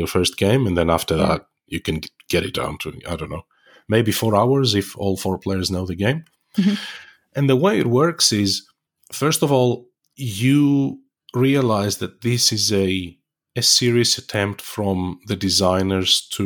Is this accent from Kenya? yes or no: no; Greece; English is a second language; where I grew up in Greece, the exposure we had to, you know, these kinds of learnings was very, very limited.